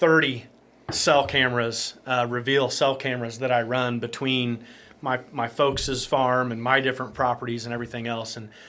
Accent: Greenfield, Illinois, United States; now in Jerseyville, United States; I was born and raised in Greene County, Greenfield.

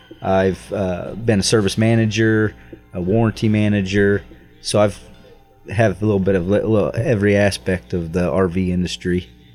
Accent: Litchfield, Illinois, United States; Up in Litchfield. I went to Litchfield High School.

